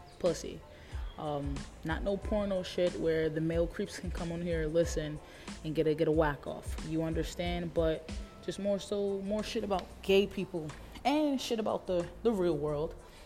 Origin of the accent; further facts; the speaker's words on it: New York, United States; I'm from New York, so I wanna hear you guys from Philly.